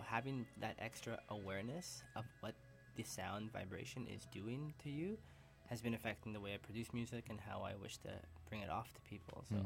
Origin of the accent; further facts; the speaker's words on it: Calgary, Alberta, Canada; also born or lived in Toronto / Peru; now in Vancouver, Canada; I am Canadian boy. I was born in Toronto, raised in Calgary, and been traveling around North America for a good amount of time. Spent a few years in Peru